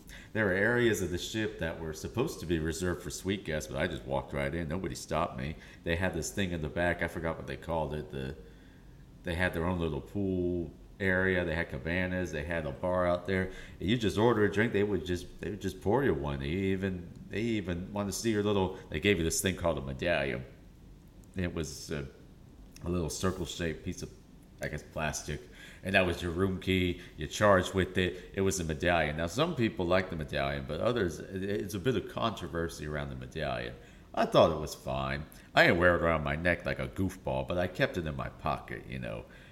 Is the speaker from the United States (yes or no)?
yes; Charleston, South Carolina, United States; I'm from Charleston, South Carolina. I'm Greek. I have the Greek blood in me. I can't handle the cold.